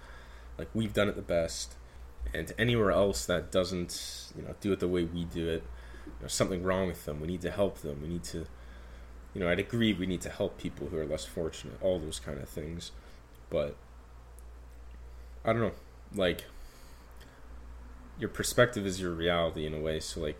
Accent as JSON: {"language": "English", "country": "Canada", "said": "Like, I'm from Canada. Definitely have it better here in many ways."}